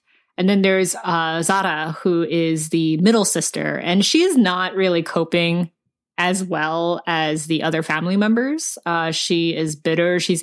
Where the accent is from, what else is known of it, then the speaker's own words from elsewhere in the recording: United States; people could probably pick up on the fact immediately that I'm American. And it's like you're Korean, but you're not considered Korean.